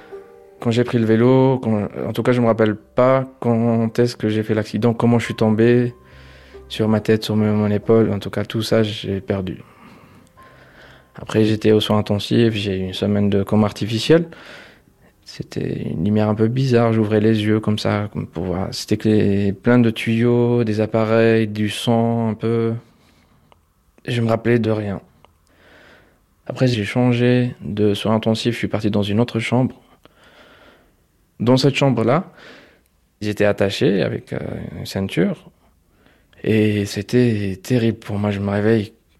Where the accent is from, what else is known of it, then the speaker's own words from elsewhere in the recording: Algeria; moved away as an adult; now in Geneva, Switzerland; j'ai 33 ans, je suis algérien, j'ai grandi en Algérie. Jusqu'à l'âge de 25 ans, j'ai quitté l'Algérie. C'est ma vie artistique qui m'a mené à Genève.